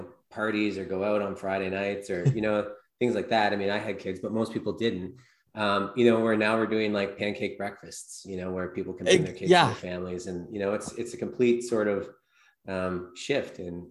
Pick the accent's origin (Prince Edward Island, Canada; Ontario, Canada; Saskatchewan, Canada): Prince Edward Island, Canada; I'm from Prince Edward Island, and Prince Edward Island is a pretty small place. There's 150,000 people here.